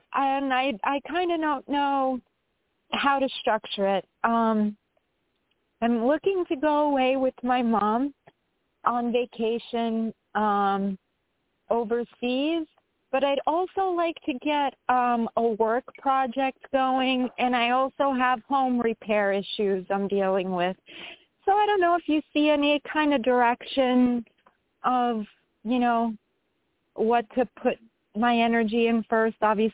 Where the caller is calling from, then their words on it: New York, United States; from New York.